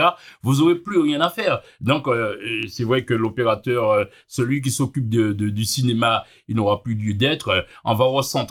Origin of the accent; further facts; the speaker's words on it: Le Lamentin, Martinique; nous sommes originaires du Lamantin